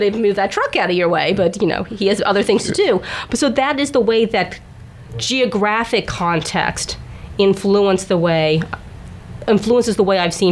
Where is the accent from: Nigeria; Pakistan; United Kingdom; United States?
Pakistan; To one extent, we had a self identity that was related to being Pakistani.